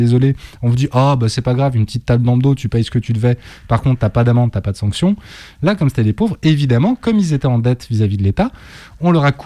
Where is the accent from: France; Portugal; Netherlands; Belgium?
Netherlands; il a l'air d'être à peu près aussi bien que chez nous, aux Pays-Bas